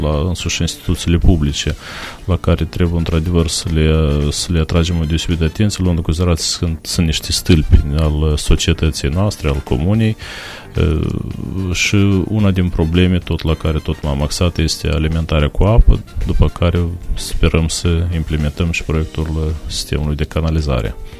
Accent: Botnărești, Anenii Noi District, Moldova; Este satul meu natal, în primul rând, unde m-am născut și unde este și sufletul

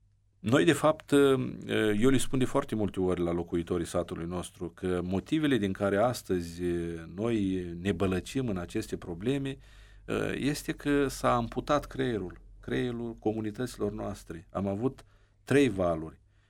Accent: Moldova; Pentru că oricum 80% suntem moldoveni

